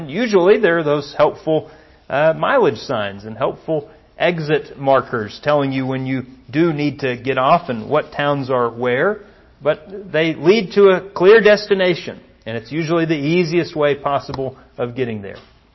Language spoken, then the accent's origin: English; Odessa, Texas, United States; That's in Odessa, Texas, by the way, my hometown.